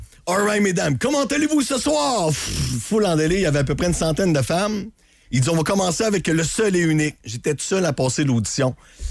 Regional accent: Saint-Georges-de-Beauce, Quebec, Canada; Moi, je suis natif de Saint-Georges-de-Beauce.

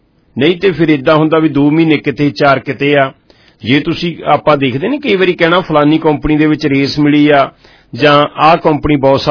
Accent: Punjab, India; moved away; ਜਦੋਂ ਮੈਂ ਪੰਜਾਬ ਤੋਂ ਆਇਆ ਮੇਰਾ ਕੋਈ ਇੱਦਾਂ ਨਹੀਂ ਸੀ ਕਿ ਅੱਜ ਤੋਂ 18 ਸਾਲ ਪਹਿਲਾਂ

